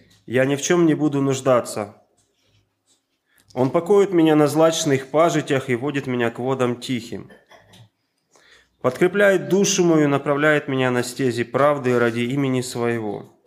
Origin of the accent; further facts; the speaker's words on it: Ternovka, Dnipropetrovsk Oblast, Ukraine; Я из Украины, из Днепропетровской области, из города Терновки.